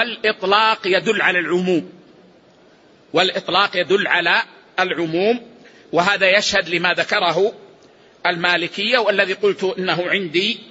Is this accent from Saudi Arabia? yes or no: yes; Saudi Arabia; عندنا في السعودية